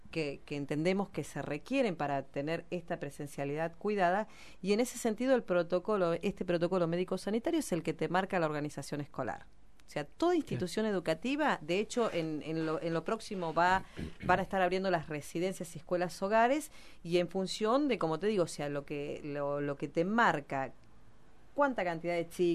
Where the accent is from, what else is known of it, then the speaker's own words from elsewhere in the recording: Allen, Río Negro, Argentina; somos de la zona del Valle, yo puntualmente soy de Allen